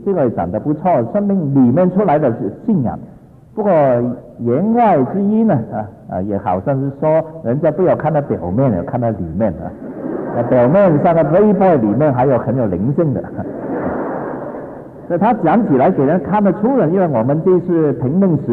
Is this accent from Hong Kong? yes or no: yes; Hong Kong; 本来我是香港的，但很可惜是香港没有 quota 所以我变成代表了中华人民共和国。